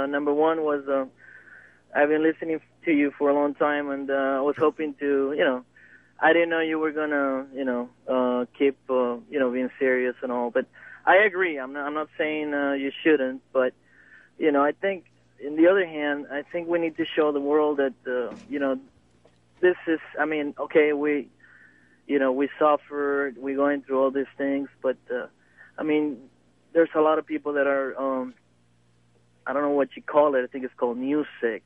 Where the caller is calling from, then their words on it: Miami, Florida, United States; I'm calling you from Miami.